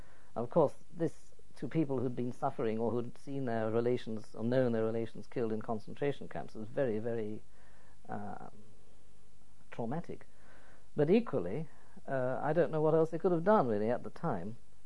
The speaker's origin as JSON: {"language": "English", "country": "United Kingdom", "said": "And even I, as a British person, if I went from point A to point B, might have to pass checkpoints."}